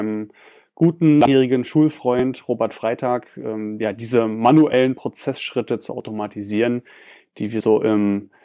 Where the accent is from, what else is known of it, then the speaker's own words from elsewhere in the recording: Berlin, Germany; also born or lived in Hannover; Ich bin 1987 in Berlin geboren und wohne auch in Berlin. Also wie man so schön sagt, eine echte Berliner Pflanze. Genau. Habe aber tatsächlich zwischenzeitlich auch in Hannover gewohnt und dort ein bisschen Hochdeutsch gelernt.